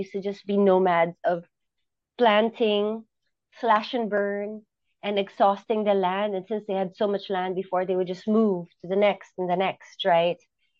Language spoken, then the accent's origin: English; Manila, Metro Manila, Philippines; now in Mindanao, Philippines; I'm originally from Manila, and I moved to the provincial part of the biggest island of the Philippines, called Mindanao, in the heart of Mindanao, right in the middle